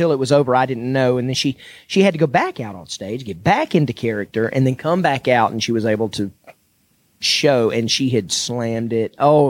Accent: the South, United States; accent: Southern; I can hear the Southern in me come out in places

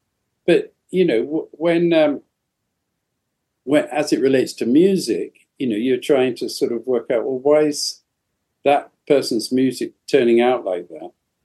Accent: United Kingdom; my mother's Colombian, I'm British. I'm sort of mixed race.

